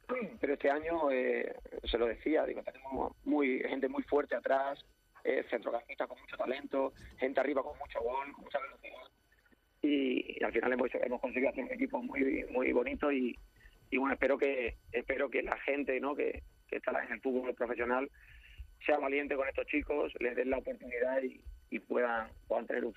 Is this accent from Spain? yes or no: yes; Córdoba, Andalusia, Spain; yo soy de Córdoba y siempre hay que tocar un poco